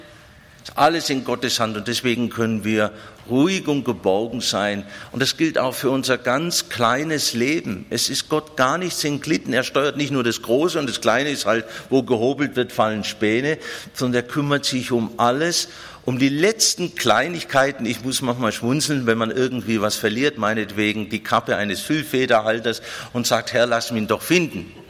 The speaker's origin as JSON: {"language": "German", "town": "Ulm", "region": "Baden-Württemberg", "country": "Germany", "tie": "born or raised there", "said": "bei uns in Ulm in der Schule, deswegen ist es auch die schönste Stadt, bei uns in der Schule, da gab es oft Fehlalarm"}